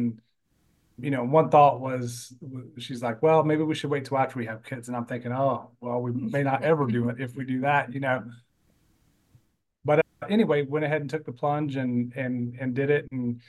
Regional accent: Florida, United States; now in Gainesville, United States; Florida. Panhandle of Florida.

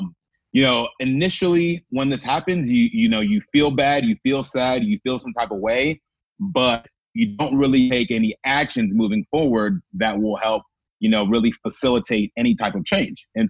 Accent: Omaha, Nebraska, United States; And then we've got a few days later in my hometown of Omaha, Nebraska

